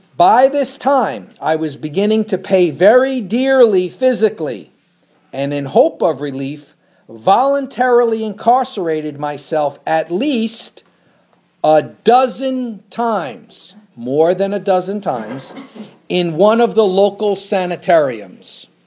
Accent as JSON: {"language": "English", "town": "St. Johnsbury", "region": "Vermont", "country": "United States", "tie": "born or raised there", "said": "Finally, my father had to send a doctor out from my hometown. So we're in St. Johnsbury, Vermont, and he's sending them all the way to Akron, Ohio, right?"}